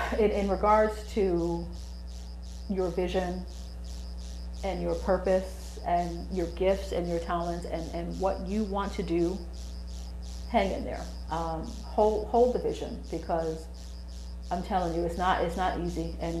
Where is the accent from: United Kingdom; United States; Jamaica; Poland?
Jamaica; I'm Jamaican